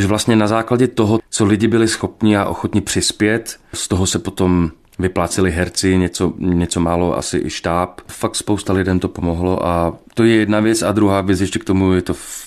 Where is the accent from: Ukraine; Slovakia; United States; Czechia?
Slovakia; Vrútky, Žilina Region; Vyrástal jsem vo Vrútkach, čo je vlastně město, kde se například narodil Radek Brzo Bohatý.